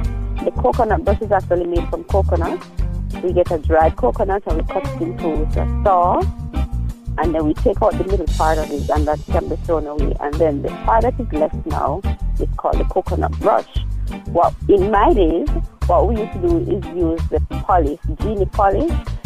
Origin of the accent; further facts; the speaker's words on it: Kingston, Jamaica; I'm from Kingston.